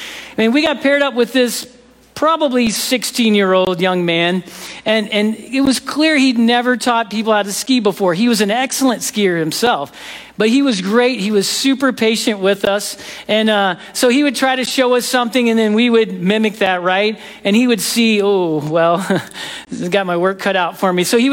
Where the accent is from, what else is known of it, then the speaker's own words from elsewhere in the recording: Alaska, United States; now in Fairbanks, United States; We're from Southeast Alaska. We're just wet all the time.